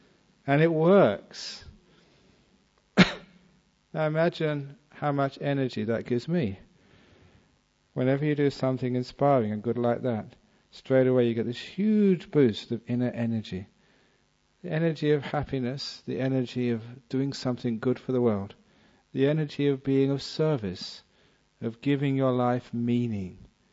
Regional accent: England, United Kingdom; moved away as an adult; also born or lived in Thailand; He was a monk from the United States. I was from England. But we were friends together.

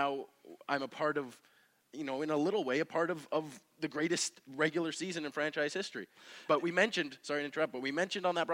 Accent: Port Coquitlam, British Columbia, Canada; I grew up in Port Coquitlam. I was a fan of the Express. I went to games in Burnaby.

